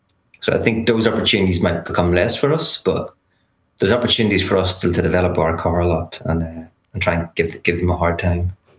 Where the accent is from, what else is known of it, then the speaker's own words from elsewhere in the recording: Ireland; now in Italy; you can imagine being an Irishman living in central Italy, like it's hot.